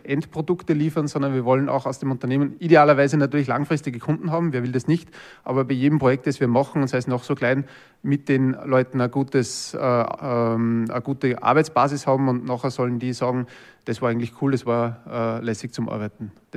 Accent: Linz, Upper Austria, Austria; Ich bin aus Linz ursprünglich, also aus Oberösterreich

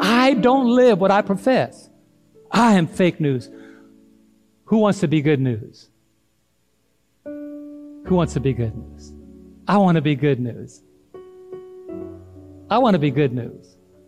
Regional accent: United States; born there; I said, well, I was born in America. I'm a citizen in America.

